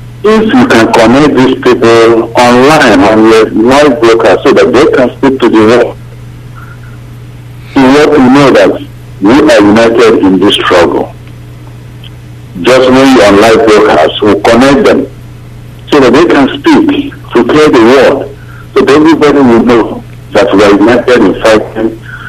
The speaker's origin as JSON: {"language": "English", "town": "Owerri", "region": "Imo", "country": "Nigeria", "said": "I'm from Owerri."}